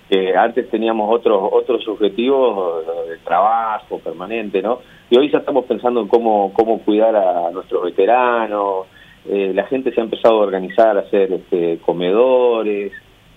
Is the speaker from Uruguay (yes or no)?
yes; Uruguay; yo estoy muy feliz como uruguayo